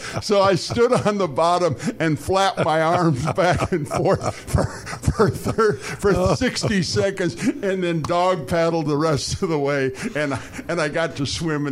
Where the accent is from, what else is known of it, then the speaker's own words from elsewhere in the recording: Batavia, United States; there in my hometown in Batavia, the swimming pool is the quarry, and it is literally an old gravel quarry.